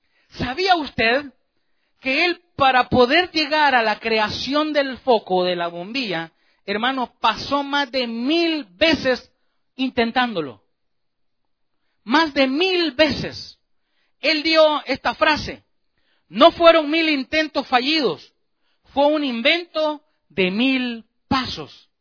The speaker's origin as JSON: {"language": "Spanish", "town": "Ilopango", "region": "San Salvador", "country": "El Salvador", "tie": "born or raised there", "also_born_or_lived": "Soyapango", "said": "donde yo crecí, allá por Ilopango, allá por Soyapango, en El Salvador"}